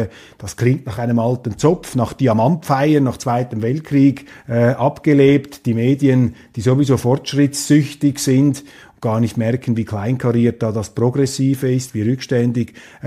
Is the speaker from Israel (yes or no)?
no; Switzerland; Das ist unser Land, das erinnert uns auch daran und zwingt uns auch als Schweizer, selber diese Weltoffenheit zu bewahren